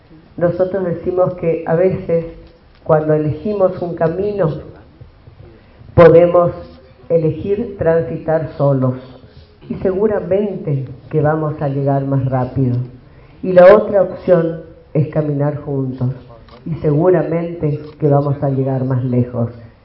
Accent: Misiones, Argentina; moved away; para mí siempre es grato volver a esta tierra, porque esta es mi tierra, aquí nací.

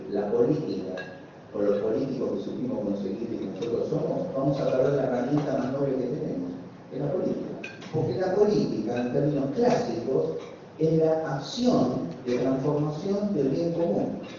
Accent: Argentina; siempre mira como argentinos que somos en la superficie de la coyuntura de la crisis

